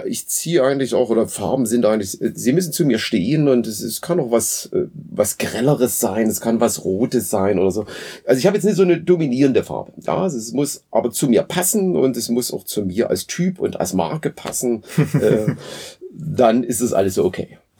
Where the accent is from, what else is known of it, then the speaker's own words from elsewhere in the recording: Dresden, Saxony, Germany; now in Schmalkalden, Germany; Ja, ich komme aus Dresden und bin jetzt hier schon so eine ganze Weile auch an der Hochschule in Schmalkalden tätig